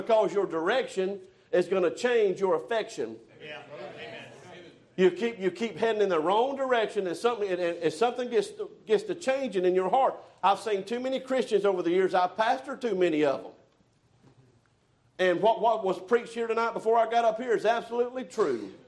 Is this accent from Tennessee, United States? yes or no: no; Alabama, United States; I'm from South Alabama, and I started out.